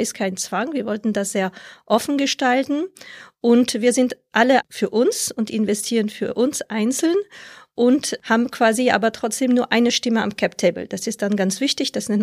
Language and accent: German; France; German is a second language; now in Netherlands; ich bin Französin. Ich lebe aktuell in den Niederlanden. Das ist meine 7. Auswanderung.